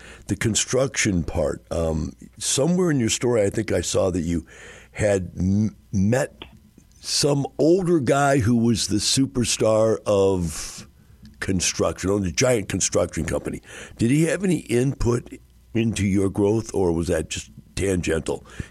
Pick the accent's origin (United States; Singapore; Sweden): United States; Wisconsin; Yeah, I grew up in Wisconsin, but they had it up there.